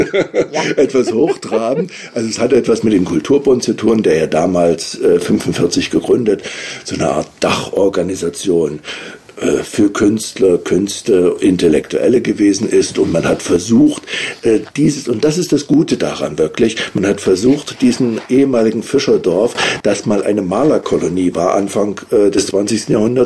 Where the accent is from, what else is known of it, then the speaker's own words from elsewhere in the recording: Germany; wir hatten ja bei uns in der DDR eine Epochendefinition dafür.